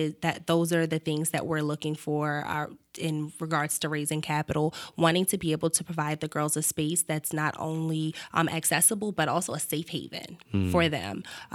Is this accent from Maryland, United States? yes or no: yes; Baltimore, Maryland, United States; I am a Baltimore native. I was born at Johns Hopkins Hospital.